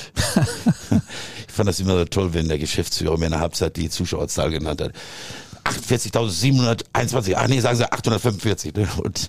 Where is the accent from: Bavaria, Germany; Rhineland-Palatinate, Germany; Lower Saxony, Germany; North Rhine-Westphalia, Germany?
North Rhine-Westphalia, Germany; Dortmund; Ich bin geboren am Borsigplatz, wie sich das gehört. Näher am Borsigplatz als der BVB sogar. Und aufgewachsen dann später in Ewing.